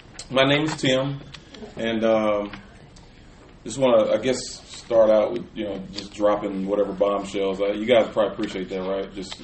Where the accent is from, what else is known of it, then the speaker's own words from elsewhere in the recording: Kansas City, Kansas, United States; I grew up in Kansas City, Kansas